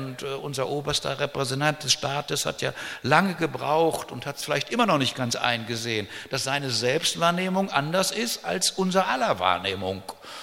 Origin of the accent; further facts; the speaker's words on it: North Rhine-Westphalia, Germany; Und ich bin in einer Ostpreußengemeinde bei Recklinghausen aufgewachsen